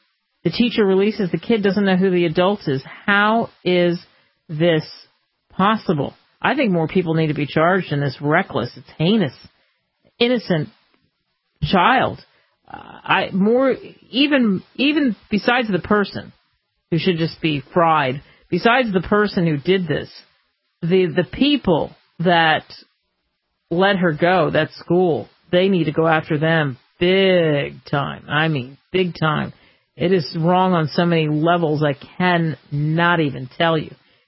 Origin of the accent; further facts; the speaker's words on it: Philadelphia, Pennsylvania, United States; I want to tell this story, especially because it happened in my hometown. A Philadelphia woman was accused of abducting a 5-year-old girl